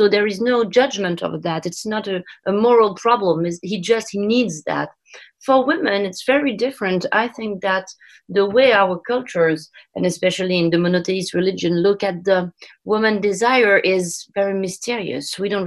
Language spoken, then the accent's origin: English; Morocco; English is a second language; I was not born in France or in the Western country. I was born and raised in Morocco